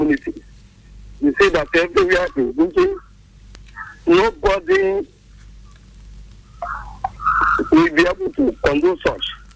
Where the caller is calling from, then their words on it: Abuja, Federal Capital Territory, Nigeria; Yeah, I'm calling from Abuja.